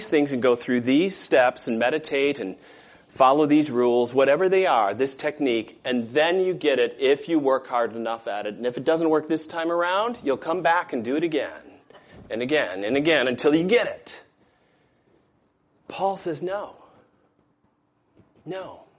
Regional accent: Michigan, United States; My hometown in Michigan was missioned to the Chippewa Indians or Ojibwe Indians.

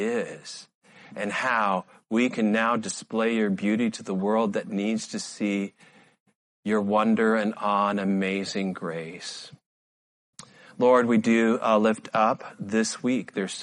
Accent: Michigan, United States; Some of you know my home church that I grew up with in Michigan was started as a mission to the Ojibwe Indians.

